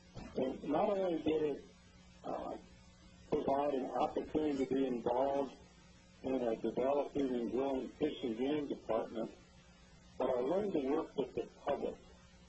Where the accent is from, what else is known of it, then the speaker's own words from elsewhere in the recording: Wyoming, United States; I was raised in Wyoming and I attended the university there in Laramie